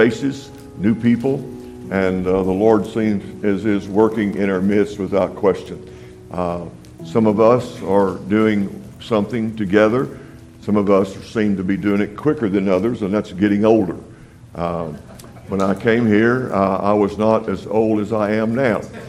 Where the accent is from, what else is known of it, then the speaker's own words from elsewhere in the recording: Texas, United States; I'm from West Texas. I'm kind of simple.